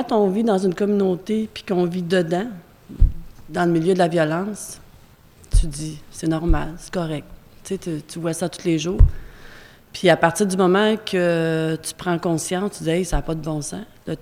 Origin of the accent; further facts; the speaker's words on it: Mashteuiatsh, Quebec, Canada; Moi, je viens d'une communauté de Mashtuyash